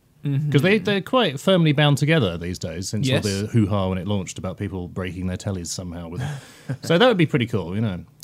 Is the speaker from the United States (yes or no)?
no; United Kingdom; No wires, please. We're British.